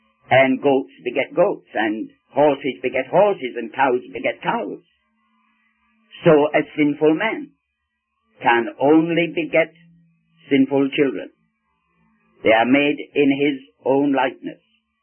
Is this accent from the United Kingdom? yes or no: yes; England, United Kingdom; also born or lived in China; now in Canada; I am Scottish by race, but I was brought up in England, and I have lived many years in China, and now I am a citizen of Canada.